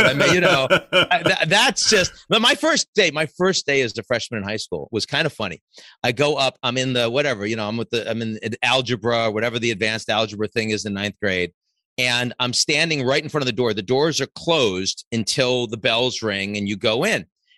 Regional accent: Boston, Massachusetts, United States; accent: Boston; they couldn't even understand my Boston accent down there. I had to figure out how to pronounce R's and stuff like that.

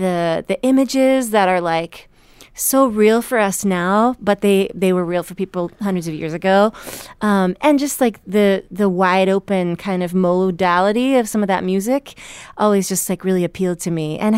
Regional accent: Vermont, United States; Like, I grew up in Vermont and was exposed to a lot of folk music there.

